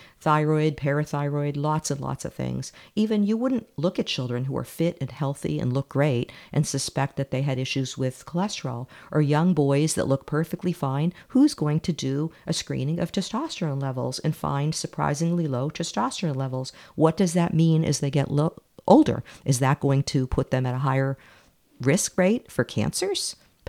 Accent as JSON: {"language": "English", "region": "Massachusetts", "country": "United States", "tie": "born or raised there", "said": "I grew up in Massachusetts and I remember W.R. Grace. I remember reading about it in the Boston Globe."}